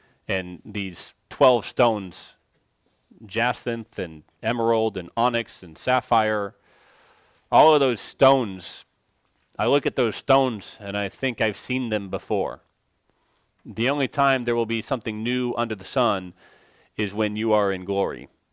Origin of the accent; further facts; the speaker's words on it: California, United States; I'm technically from California.